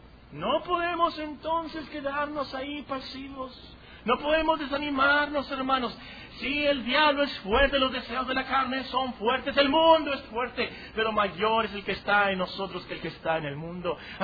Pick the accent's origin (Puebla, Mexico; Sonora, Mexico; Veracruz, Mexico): Veracruz, Mexico; Es que yo soy de Veracruz, hermano. El odio jarocho